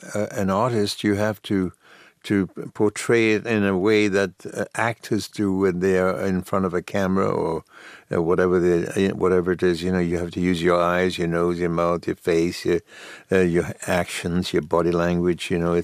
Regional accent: Leicester, East Midlands, United Kingdom; you know, David and Richard Attenborough come from my hometown in Leicester.

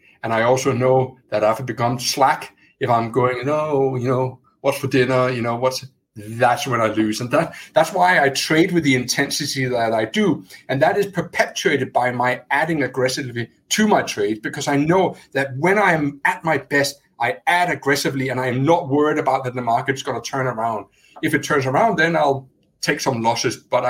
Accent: United Kingdom; I'm British.

